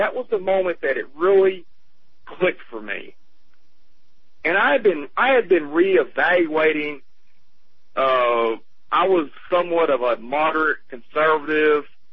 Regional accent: Arkansas, United States; And I grew up here in South Arkansas, and it's a part of the culture here.

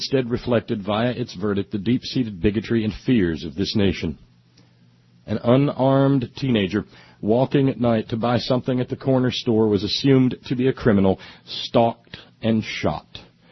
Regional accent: Massachusetts, United States; That he comes from my home state, Commonwealth, the once exemplary People's Republic of Massachusetts, makes me proud and reminds me of a time in my childhood and youth when voices such as his were not at all uncommon there.

